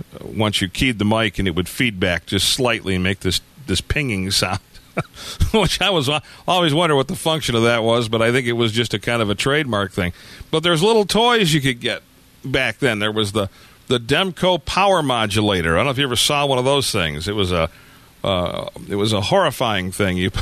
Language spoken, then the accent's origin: English; Detroit, Michigan, United States; Well, see, I grew up in the Detroit area